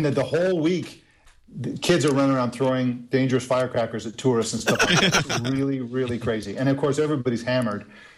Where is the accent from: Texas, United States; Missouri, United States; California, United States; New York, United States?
California, United States; And I'm from Southern California where, a cigarette will set off the whole state.